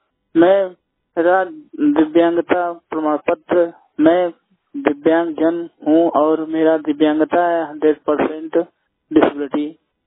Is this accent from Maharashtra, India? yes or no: no; Bansgaon, Uttar Pradesh, India; और मैं गोरखपुर बांस गाँव का रहने वाला हूँ